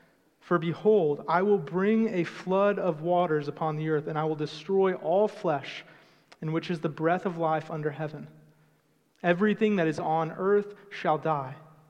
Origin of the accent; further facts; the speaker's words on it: Florida, United States; We could enjoy the nice sunshine in the summer because we're from Florida.